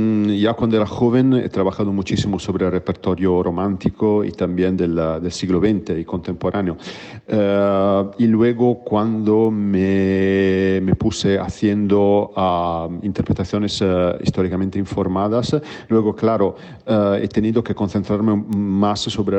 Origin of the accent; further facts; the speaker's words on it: Italy; Spanish is a second language; su director mismo, soy italiano, entonces uno de los músicos que llega, que no es ni austríaco ni húngaro, soy yo